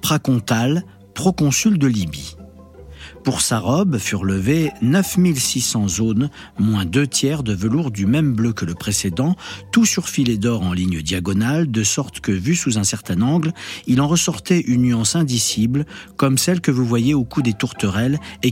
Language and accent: French; Grand Est, France; moi j'étais frontalier quand j'étais enfant, j'habitais à la Meuse, donc j'étais à côté de la Belgique.